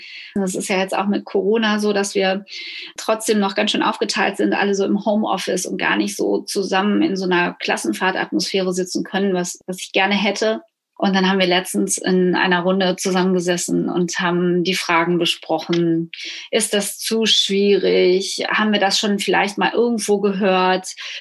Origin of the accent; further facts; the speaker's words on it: North Rhine-Westphalia, Germany; Also ich bin ja Westfälin